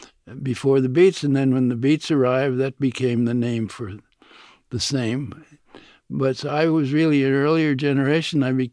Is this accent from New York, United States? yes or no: yes; New York, United States; first language French; English is a second language; also born or lived in France; I grew up in New York, but I lived in France when I was a very small boy and spoke French before English.